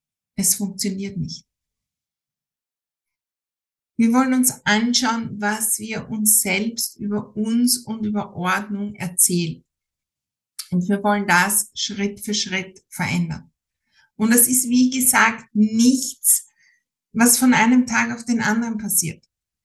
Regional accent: Austria; ich bin Österreicherin.

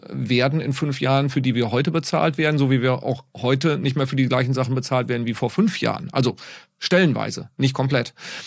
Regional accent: North Rhine-Westphalia, Germany; Doch, ich komme aus dem Sauerland

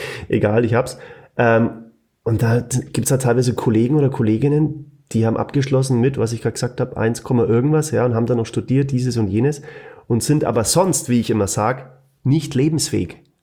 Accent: Bavaria, Germany; accent: Franconian; mit meinem fränkischen Dialekt

